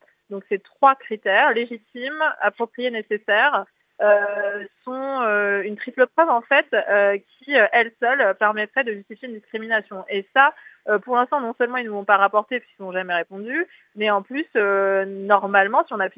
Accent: Villefranche-sur-Saône, Auvergne-Rhône-Alpes, France; J'ai grandi à Villefranche-sur-Saône et alentour.

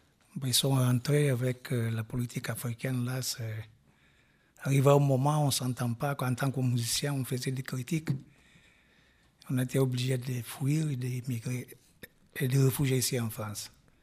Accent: Guinea-Bissau; Bon, moi je suis originaire de la Guinée-Bissau. Je suis né en tant que Portugais et après je suis devenu Guinéen-Bissau.

